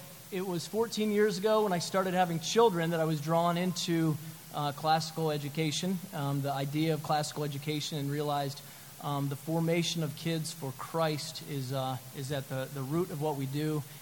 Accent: Ohio, United States; also born or lived in Indiana; We're located in Delaware, so we could drive over. We're right near Philadelphia. I grew up in Ohio and got a degree from Purdue in Indiana.

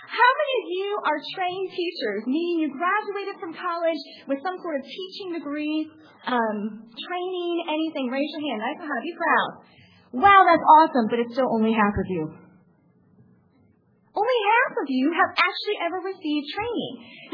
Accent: Annapolis, Maryland, United States; I'm from Annapolis originally.

